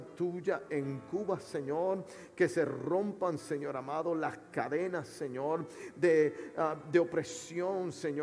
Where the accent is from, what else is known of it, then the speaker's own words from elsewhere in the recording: Puerto Rico; also born or lived in Miami, United States; Yo soy natal de Puerto Rico y viví muchos años en la área de Miami.